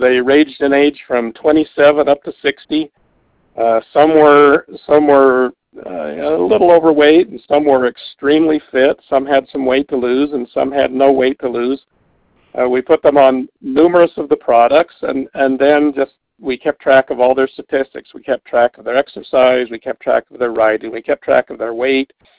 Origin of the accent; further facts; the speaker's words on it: North Logan, Utah, United States; I grew up in North Logan on a dairy farm milking cows